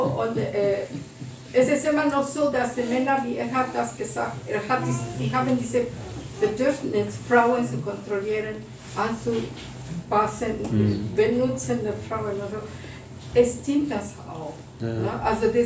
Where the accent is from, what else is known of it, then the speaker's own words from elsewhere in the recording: Mexico; German is a second language; Ich komme aus Mexiko und in Mexiko da gibt es diese Metro.